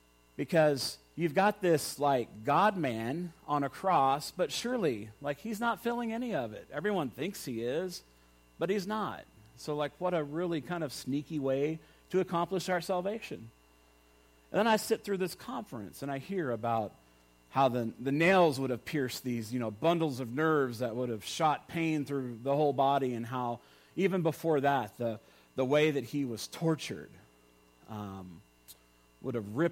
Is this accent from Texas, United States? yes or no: yes; Texas, United States; I mean, I grew up near Dallas. It's just in the air.